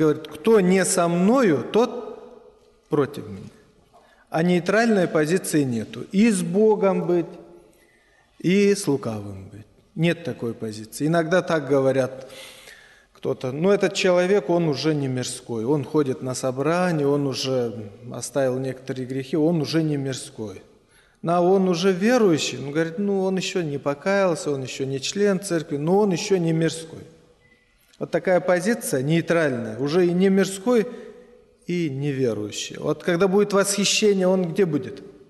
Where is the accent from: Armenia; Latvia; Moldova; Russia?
Moldova; я с Молдавии.